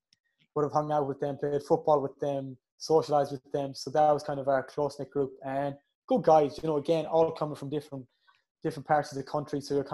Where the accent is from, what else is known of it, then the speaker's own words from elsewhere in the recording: Harunabad, Punjab, Pakistan; now in United Kingdom; at the smaller villages where I grew up in Harunabad, so that's where my family are based.